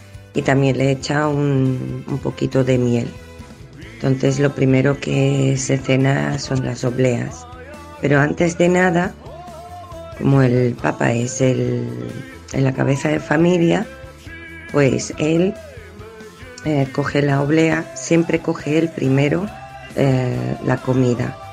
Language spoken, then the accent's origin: Spanish; Poloma, Prešov Region, Slovakia; Spanish is a second language; En mi pueblo, Poloma, en Eslovaquia, como os he dicho, para la Nochebuena preparamos 12 platos.